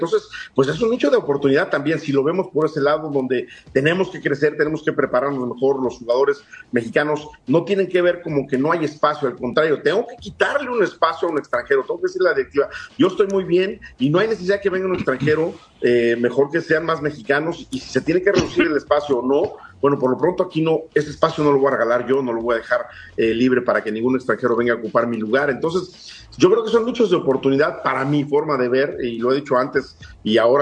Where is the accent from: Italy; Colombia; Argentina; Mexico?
Mexico; también es un momento de reto y de responsabilidad para nosotros mexicanos, decir, tenemos que prepararnos